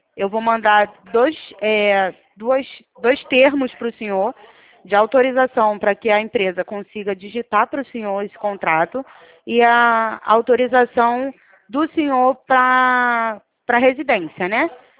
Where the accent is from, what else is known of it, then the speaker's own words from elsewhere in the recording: Rio de Janeiro, Brazil; Eu sou de Campo Grande.